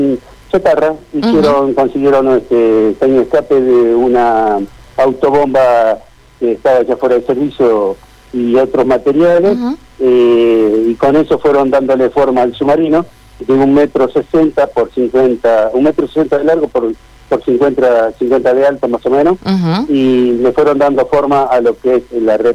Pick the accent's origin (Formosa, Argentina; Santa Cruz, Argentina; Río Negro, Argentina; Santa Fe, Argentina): Santa Fe, Argentina; Laguna Paiva; 35 años al servicio de la Armada, el país, y bueno, cuando me retiré decidí regresar a mi ciudad natal, que es Laguna Paiva.